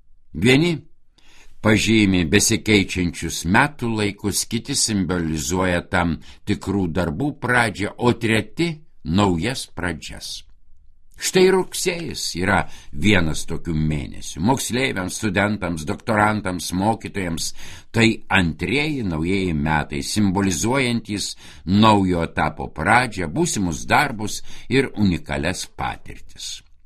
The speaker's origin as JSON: {"language": "Lithuanian", "town": "Vilnius", "region": "Vilnius County", "country": "Lithuania", "tie": "born or raised there", "said": "Pastarojoje augau, Antakalnis man gražiausias rudenį."}